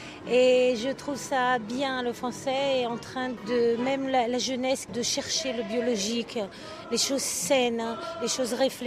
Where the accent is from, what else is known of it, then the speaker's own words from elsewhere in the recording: Florence, Tuscany, Italy; Je viens de Florence en Italie, donc on est déjà habitué au soleil.